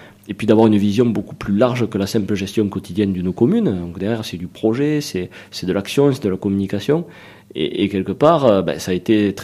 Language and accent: French; Narbonne, Occitanie, France; born there; Je suis né à Narbonne.